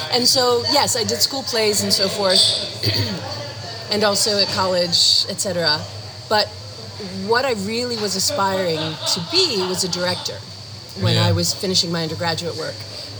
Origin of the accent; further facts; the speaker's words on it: Pennsylvania, United States; But, because I grew up in Pennsylvania.